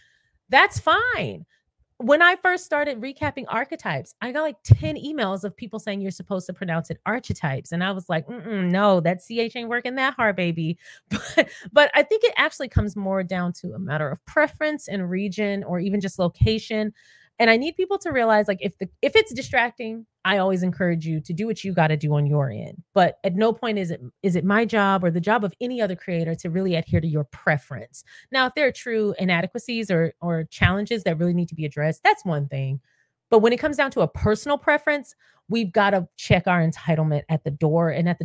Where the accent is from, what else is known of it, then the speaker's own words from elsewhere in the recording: United States; accent: American; However, I am American. My accent is American and I do speak in an American accent, not British.